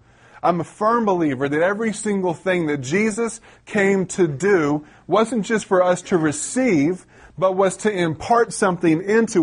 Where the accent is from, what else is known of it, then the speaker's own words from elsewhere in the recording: Richmond, United States; also born or lived in Portland; I lived in Portland. I grew up in Richmond area. I've been all over the place, but I'd never been to Montana.